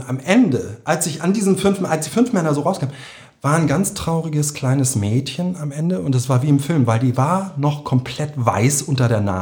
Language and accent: German; Hamburg, Germany; moved away; ich bin aus Hamburg, ich bin so und so alt